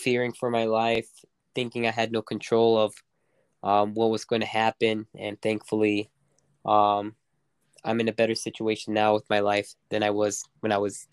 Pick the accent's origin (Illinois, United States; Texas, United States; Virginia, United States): Illinois, United States; Joliet; Well, I was raised in Joliet my whole life.